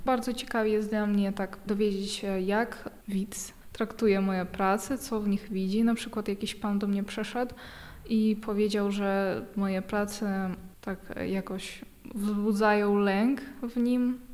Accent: Kazakhstan; Polish is a second language; bo u nas w Kazachstanie aż tak dużo tego nie ma.

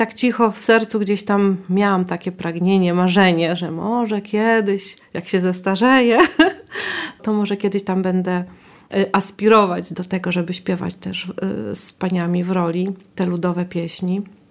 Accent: Motycz, Lublin Voivodeship, Poland; pochodzę z Motycza, wychowałam się w Motyczu

